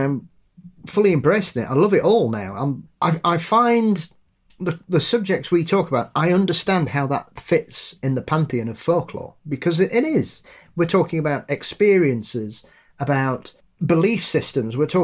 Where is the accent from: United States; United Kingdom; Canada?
United Kingdom; Barnsley, Yorkshire and the Humber; Well, I'm from Barnsley, so I'm South Yorkshire.